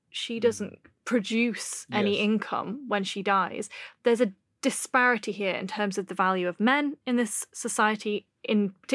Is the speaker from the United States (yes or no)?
no; England, United Kingdom; I grew up in the Staffordshire, Cheshire area